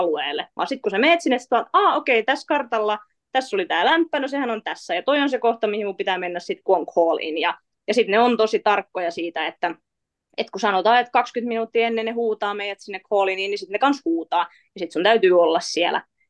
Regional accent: Mäntsälä, Uusimaa, Finland; Sitten Mäntsälässä, mistä mä oon kotoisin, niin siellä ei ollut CrossFit-salia.

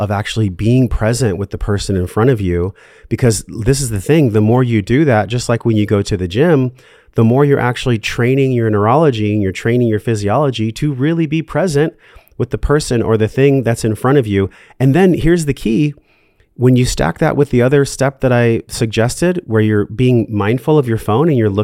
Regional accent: California, United States; now in Austin, United States; I grew up in California for 40 years and I just miss the ocean so much. We do have the lake out here in Austin

